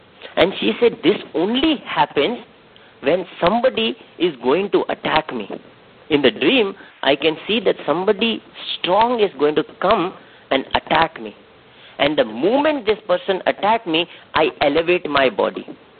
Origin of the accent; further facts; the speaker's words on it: India; I'm an Indian staying there, so anybody can come and take my passport.